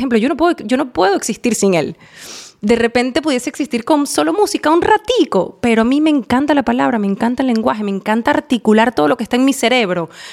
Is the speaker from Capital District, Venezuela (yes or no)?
yes; Caracas, Capital District, Venezuela; Yo quiero sonar en especial caraqueña, yo soy de Caracas.